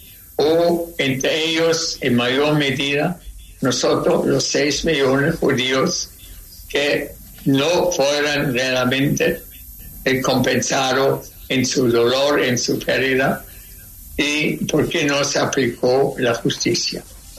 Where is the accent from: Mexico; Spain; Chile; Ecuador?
Chile; yo soy ciudadano chileno, no soy ciudadano israelí